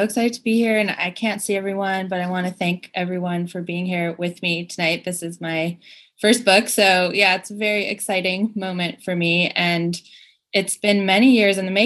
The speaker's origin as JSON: {"language": "English", "town": "Chicago", "region": "Illinois", "country": "United States", "tie": "born or raised there", "said": "And I am someone who grew up in Chicago. I grew up in Hyde Park."}